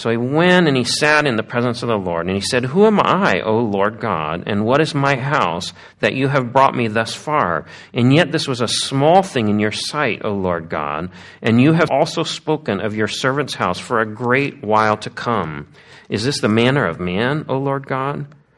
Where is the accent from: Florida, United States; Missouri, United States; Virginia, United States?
Missouri, United States; I grew up in Missouri, and the Christmas nights were cold, and we had single-pane glass windows.